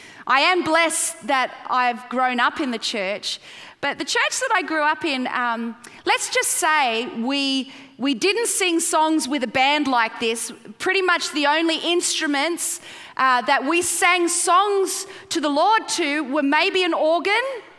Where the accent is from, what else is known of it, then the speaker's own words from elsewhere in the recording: Sydney, New South Wales, Australia; accent: Australian; Anyway, I'm here. I'm from Sydney, Australia, and it's just a great, great privilege for me to be here today.